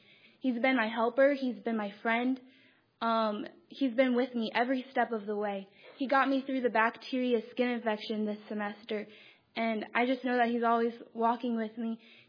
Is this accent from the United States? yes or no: yes; Illinois, United States; I am a junior elementary education major, and I'm from Illinois.